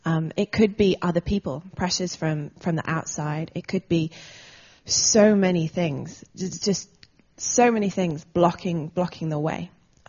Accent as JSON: {"language": "English", "region": "England", "country": "United Kingdom", "said": "You'll pick up an English twang to my accent because I've been living in Bristol. I am originally English, so I've been living in Bristol for the last 6 years."}